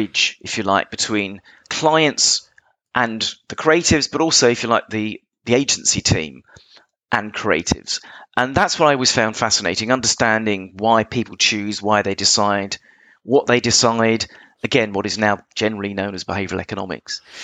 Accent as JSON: {"language": "English", "region": "England", "country": "United Kingdom", "said": "by the way, for the international audience, I'm English, so it's data."}